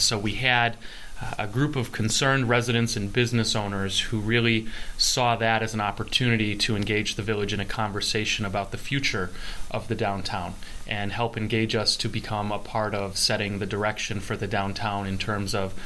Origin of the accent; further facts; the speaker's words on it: Princeton, Wisconsin, United States; I'm formerly from Princeton, Wisconsin, in Green Lake County